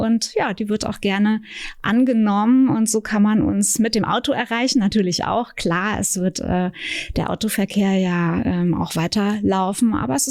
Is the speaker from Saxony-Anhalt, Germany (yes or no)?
yes; Siebenlinden, Saxony-Anhalt, Germany; Ich komme aus der Altmark, aus dem Ökodorf Siebenlinden